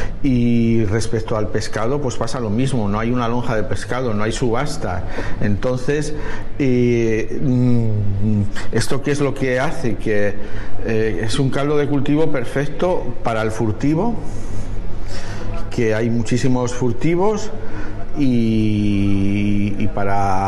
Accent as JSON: {"language": "Spanish", "region": "Canary Islands", "country": "Spain", "said": "todos los que somos de Las Palmas, porque Lanzarote pertenece a Las Palmas"}